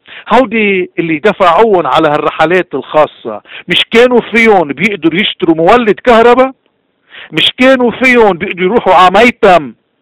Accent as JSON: {"language": "Arabic", "country": "Lebanon", "said": "نحن بدنا نكون واعيين كلبنانيين"}